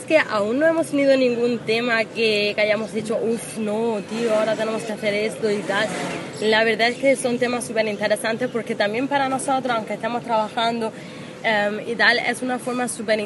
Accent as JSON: {"language": "Spanish", "country": "Spain", "said": "Y pues somos españoles"}